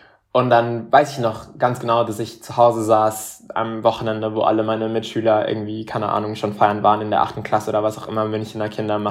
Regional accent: Panama; first language Spanish; German is a second language; now in Germany; Ich wie gesagt, bin ursprünglich aus Panama und ich bin auch mit der Sprache Spanisch aufgewachsen. Sprich, ich konnte bis 2014 überhaupt kein Deutsch und bin nach Deutschland gezogen, ohne auch Deutsch sprechen zu können.

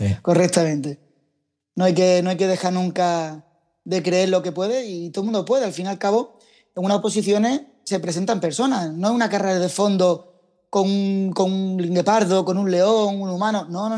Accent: Málaga, Andalusia, Spain; yo soy de Málaga, pero sabía que tenía que salir fuera

